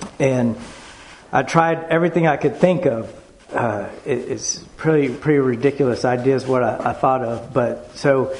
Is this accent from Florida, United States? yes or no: no; Hobbs, New Mexico, United States; So, I grew up in Hobbs, New Mexico, which is a small town of 30,000 people, and I was in a traditional family of four.